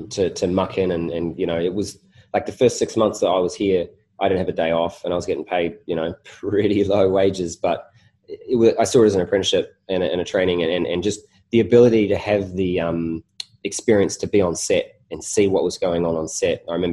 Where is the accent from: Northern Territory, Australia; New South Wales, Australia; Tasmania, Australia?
New South Wales, Australia; Sydney; I grew up in Sydney, Australia, with my brother